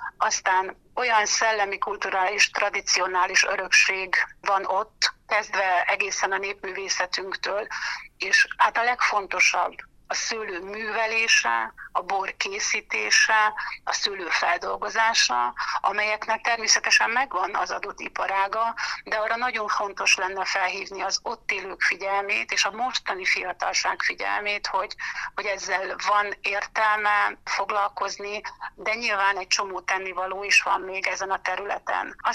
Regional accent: Sátoraljaújhely, Borsod-Abaúj-Zemplén, Hungary; tudod, hogy Sátorai Újhelyi születésű vagyok, és hogy ezen a vidéken nőttem fel, és ugye Újhely Hegyalja egyik legjelentősebb és a legrégebbi települése

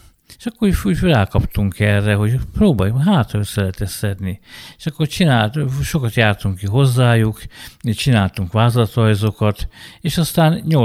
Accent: Hernádbűd, Borsod-Abaúj-Zemplén, Hungary; born there; Én Hernádbűdön születtem, de a családom, édesapám Abolyvári, édesanyám Gönci

